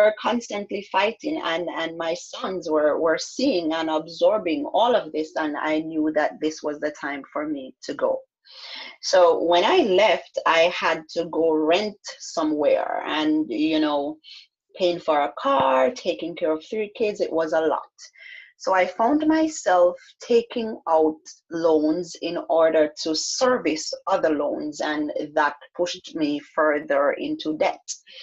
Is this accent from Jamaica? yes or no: yes; Jamaica; So a few years ago, I was living in Jamaica. I was born and raised in Jamaica.